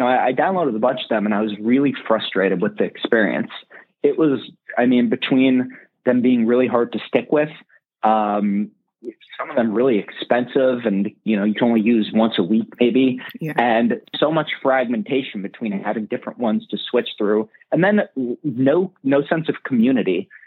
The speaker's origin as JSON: {"language": "English", "region": "New York", "country": "United States", "tie": "born or raised there", "said": "Well, I'm born and raised in New York, been building and designing apps for about 15 years."}